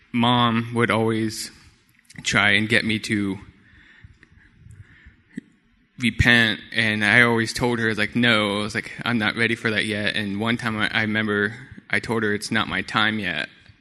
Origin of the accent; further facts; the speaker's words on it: United States; first language Comanche; That is me speaking and introducing myself in my native language, which is Comanche.